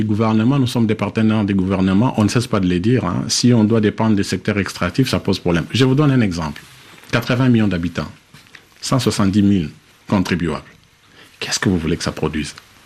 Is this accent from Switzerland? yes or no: no; eastern Congo, DR Congo; Moi, je viens de l'Est du Congo. Dans mon territoire, il y a le premier parc africain, le parc de Virunga.